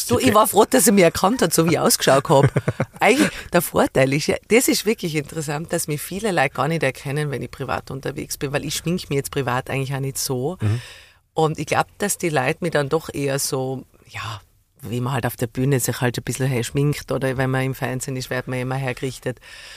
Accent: Tyrol, Austria; Ich bin wahnsinnig gerne in Tirol. Ich liebe die Natur und unser Haus dort, wo ich aufgewachsen bin und wie es riecht.

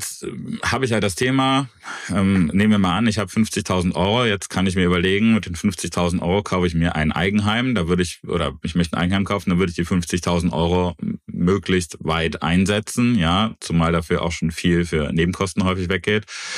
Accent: Eifel, Germany; weil ich komme aus dem Rande der Eifel

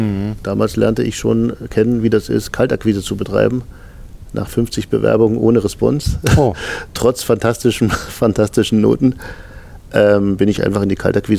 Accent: near the Polish border, Germany; da wo ich herkomme, am Rande von Polen

